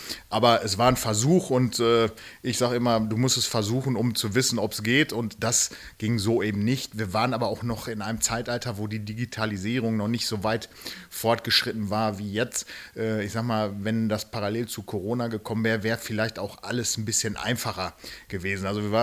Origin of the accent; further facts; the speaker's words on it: Menden, North Rhine-Westphalia, Germany; ich bin geboren in Menden im Sauerland, bin da auch aufgewachsen.